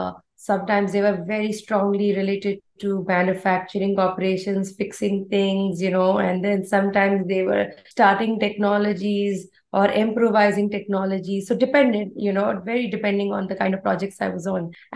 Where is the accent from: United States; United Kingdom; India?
India; English is a second language; So my background, if it was not very evident, I am an Indian. South Asian. So, you know, I come from the land of Ayurveda sciences